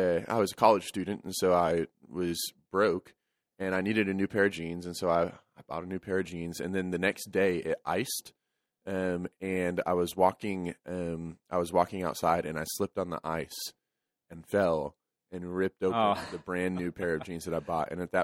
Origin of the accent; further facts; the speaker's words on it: San Antonio, Texas, United States; Like, growing up in San Antonio, there was just like one.